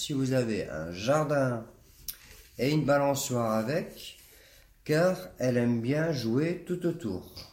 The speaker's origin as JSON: {"language": "French", "region": "Hauts-de-France", "country": "France", "said": "Excusez-moi, je suis ch'ti, donc je dis pieu."}